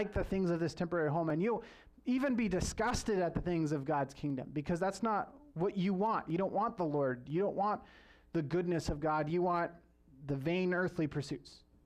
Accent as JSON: {"language": "English", "town": "Hanford", "region": "California", "country": "United States", "tie": "born or raised there", "said": "So I grew up in Hanford, which is near Fresno, but it's like a smaller town, farm culture type place."}